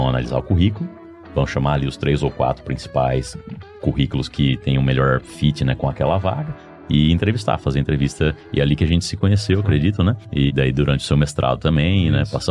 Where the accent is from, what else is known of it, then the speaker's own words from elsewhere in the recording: Londrina, Paraná, Brazil; now in United States; Agora está fazendo 13 anos que eu estou nos Estados Unidos. 13 anos, isso. 13. Eu sou brasileiro, como eu mencionei ali antes, original de Londrina, no Paraná.